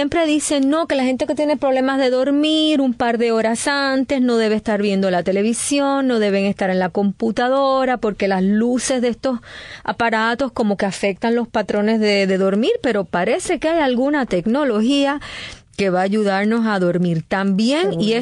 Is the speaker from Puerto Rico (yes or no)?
yes; Puerto Rico; soy una boricua que no me he enterado